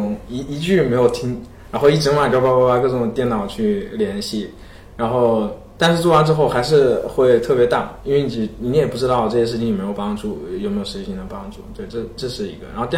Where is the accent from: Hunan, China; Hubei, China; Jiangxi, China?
Hubei, China; Wuhan; now in Beijing, China; 为我是武汉人，所以应该有两个瞬间是特别难忘的。就第一个，因为武汉人的身份，就是当时疫情在武汉嘛，所以那个春节，就当时我在北京也回不去家